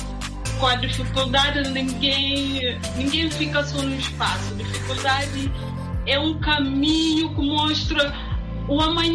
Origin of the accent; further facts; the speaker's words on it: Guinea-Bissau; now in Brazil; porque eu pretendo voltar para a minha terra